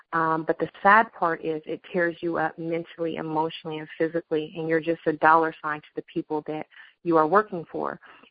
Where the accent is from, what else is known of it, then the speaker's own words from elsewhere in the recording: Midwest, United States; And even though I'm from the Midwest and that's my heart, Atlanta's my heart also